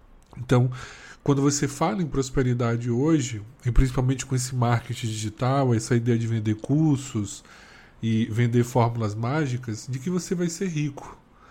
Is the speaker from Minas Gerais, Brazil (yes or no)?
no; Salvador, Bahia, Brazil; sou de Salvador